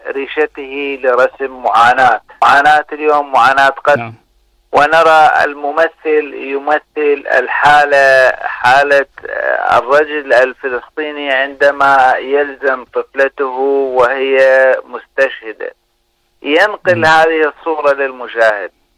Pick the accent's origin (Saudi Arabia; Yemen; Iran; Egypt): Iran; موقفكم الشريف الذي نحتز به كإيرانيين، أنا كإيراني أحتز بموقفكم وأتشرف به.